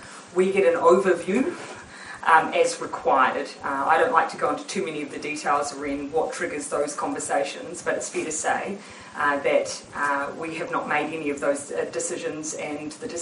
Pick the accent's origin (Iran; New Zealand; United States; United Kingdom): New Zealand; Morrinsville, Waikato; I was born in Hamilton and most of the time raised in Morrinsville, so I do have a, you know, I do have a local connection